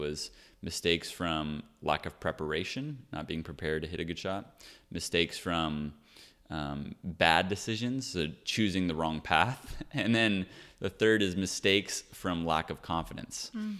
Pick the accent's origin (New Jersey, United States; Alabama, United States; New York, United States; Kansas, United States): Kansas, United States; we grew up in Kansas, so it was a windy place.